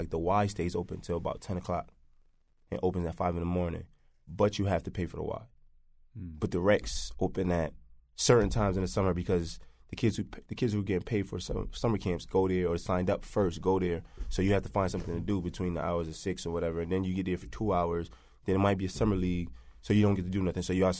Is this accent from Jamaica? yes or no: yes; Jamaica; now in Hartford, United States; from Hartford for 21 years since I came from Jamaica. I lived in Hartford.